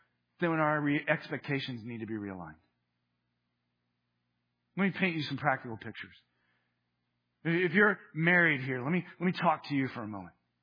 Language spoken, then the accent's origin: English; Midwest, United States; moved away as an adult; now in Los Angeles, United States; Remember, as a Midwesterner getting ready to move to Los Angeles, I'd heard stories about Los Angelinos.